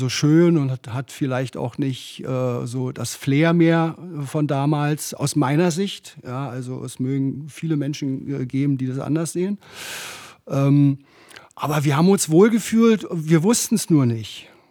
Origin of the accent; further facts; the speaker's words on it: Berlin, Germany; in Berlin-Lichtenberg geboren, im Oskar-Ziden-Krankenhaus. Und bin aufgewachsen in Friedrichshain, im typischen Alt-Berliner Altbaugebiet halt